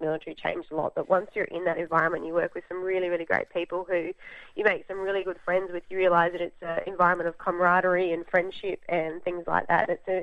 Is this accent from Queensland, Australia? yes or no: yes; Townsville, Queensland, Australia; I grew up in a military town. I grew up in Townsville, so I was fairly well surrounded by soldiers and the military for most of my life.